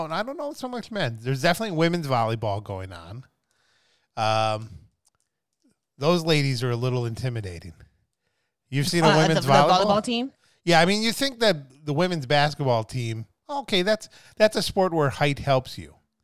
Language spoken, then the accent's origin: English; Wisconsin, United States; because Wisconsin, you know, my home state, was in the tournament